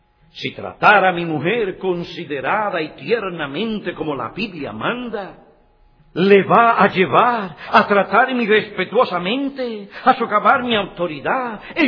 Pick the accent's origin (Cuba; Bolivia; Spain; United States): United States; Nuestra sociedad americana se caracteriza por el pragmatismo. Somos los americanos pragmáticos.